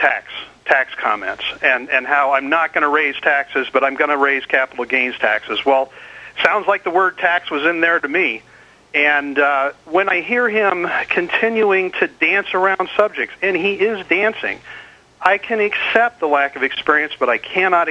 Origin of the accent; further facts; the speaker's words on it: Marion, Ohio, United States; I was born and raised in Marion, Ohio